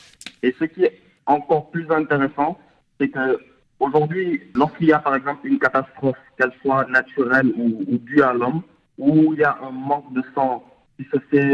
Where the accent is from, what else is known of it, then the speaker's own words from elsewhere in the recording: Senegal; moi je suis sénégalais